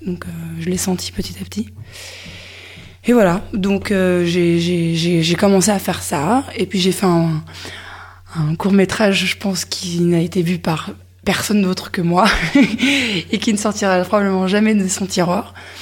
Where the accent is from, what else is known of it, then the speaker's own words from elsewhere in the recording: Paris, Île-de-France, France; parce que j'ai grandi à Paris